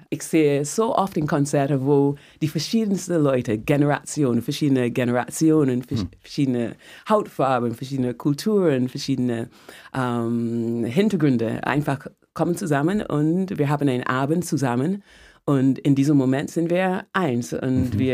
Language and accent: German; Barbados; German is a second language; also born or lived in London; Geboren in London, aufgewachsen auf Barbados. Man denkt, Barbados, diese wunderschöne Insel in der Karibik